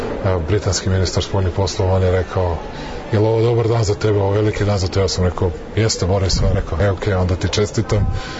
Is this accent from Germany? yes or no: no; Serbia; smo se osjećali veoma ponosni kao Srbi, kao građani Srbije ovde u Briselu